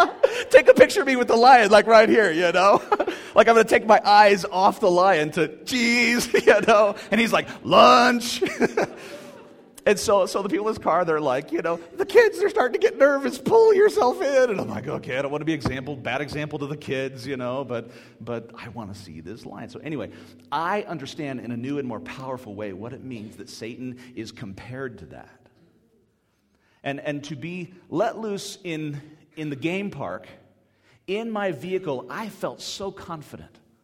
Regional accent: United States; It means you open your window, because I'm American.

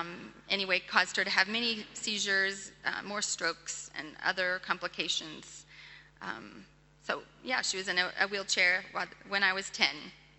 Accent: Texas, United States; born there; accent: American; So I was born in Texas. Probably can hear a little bit American there. Born in Texas, and when I was 4 years old, my dad became the pastor of our church.

